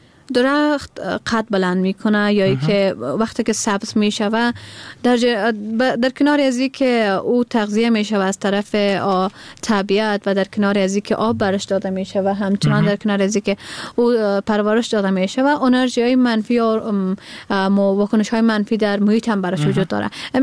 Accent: Badakhshan, Afghanistan; born there; من در بدخشان متولد شدیم و زادگاهم بدخشان است.

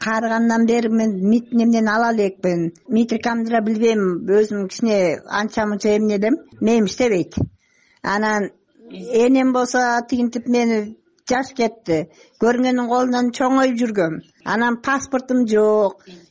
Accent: Kazakhstan; now in Karaulak, Kyrgyzstan; Кыргызстанда жашайм өзүм. 83 жылдан бери келгем. Өзүм казакмын. Кемин району Караулак айылында жашайм.

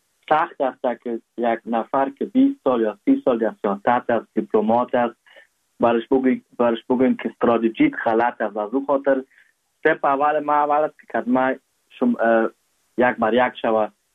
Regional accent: Afghanistan; در افغانستان در وطنم

